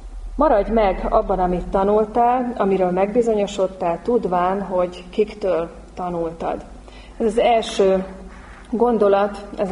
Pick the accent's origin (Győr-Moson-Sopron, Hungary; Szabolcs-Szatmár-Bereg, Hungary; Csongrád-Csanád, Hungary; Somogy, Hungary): Győr-Moson-Sopron, Hungary; Győr; Győri lévén, a Győr Nádorvárosi gyülekezetbe jártunk, testvéreimmel, édesapámmal együtt